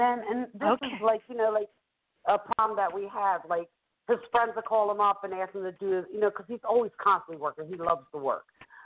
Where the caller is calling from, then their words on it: Philadelphia, Pennsylvania, United States; yes, I'm calling from Philadelphia.